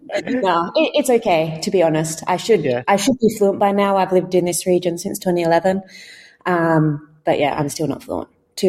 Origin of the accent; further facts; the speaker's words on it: Adelaide, South Australia, Australia; I'm from Adelaide. It's a road I've grown up on.